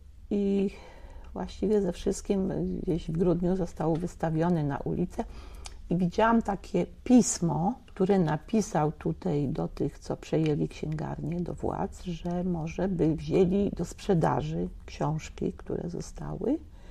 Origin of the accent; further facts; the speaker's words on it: Bielawa, Lower Silesian Voivodeship, Poland; born there; also born or lived in Lubliniec; Ja się urodziłam na Dolnym Śląsku, w Bielawie koło Dzierżoniowa. Liceum robiłam w Lublińcu koło Częstochowy, bo tam zamieszkaliśmy.